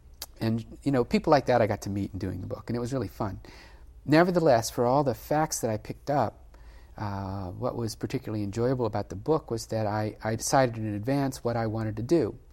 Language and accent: English; North Carolina, United States; also born or lived in Washington, D.C.; When I was six, I moved from Washington, D.C. to North Carolina, and it was really different moving from Washington, D.C. to North Carolina. And then I moved around a lot in North Carolina, from small towns to tobacco cities to beach towns and so on.